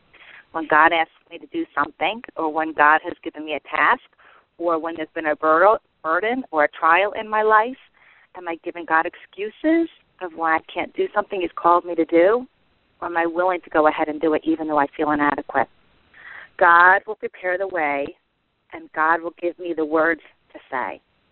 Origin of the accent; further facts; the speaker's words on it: Medford, New Jersey, United States; I'm from Medford, New Jersey